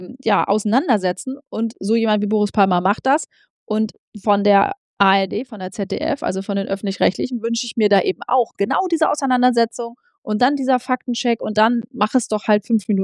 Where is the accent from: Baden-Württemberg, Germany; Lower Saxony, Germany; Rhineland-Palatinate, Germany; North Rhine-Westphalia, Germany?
Lower Saxony, Germany; Jever; ich komme ja aus Jever und wenn man hier groß wird, dann wird man halt mit Jever groß